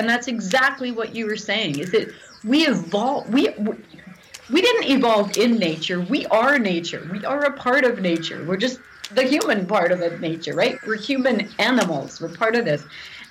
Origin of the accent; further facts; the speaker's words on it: Canada; of course you can tell by my accent that I'm, which I don't think is an accent, but I'm from Canada.